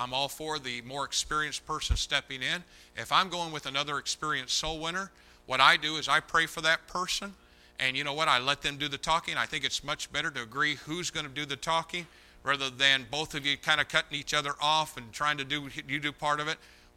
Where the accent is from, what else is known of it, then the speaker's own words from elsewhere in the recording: Brazil, Indiana, United States; also born or lived in Greencastle; I was born over in Greencastle. My mom and dad took a job over in Terre Haute, so we moved to Brazil, Indiana.